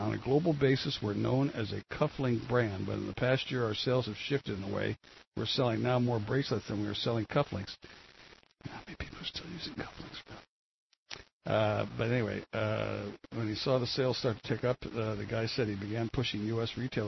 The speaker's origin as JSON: {"language": "English", "town": "Atascadero", "region": "California", "country": "United States", "said": "from Atascadero."}